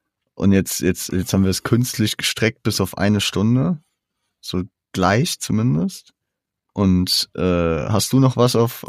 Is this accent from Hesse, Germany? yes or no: yes; Frankfurt, Hesse, Germany; Und wir sind ja Frankfurter und wir sind ja Eintracht-Fans